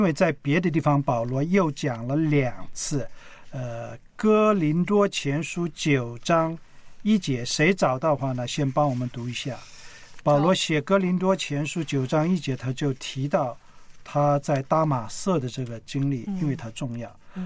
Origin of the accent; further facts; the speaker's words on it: China; 他们不像我们中国人迷信的